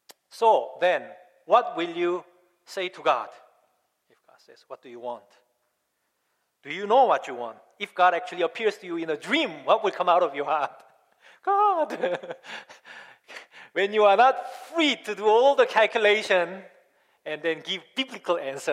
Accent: South Korea; when I was growing up in Korea, before every service was over, we sang

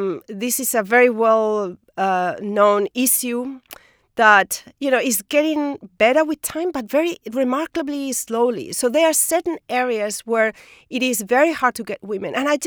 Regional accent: Spain; You know, I'm from Spain. In Spain, people don't move, really.

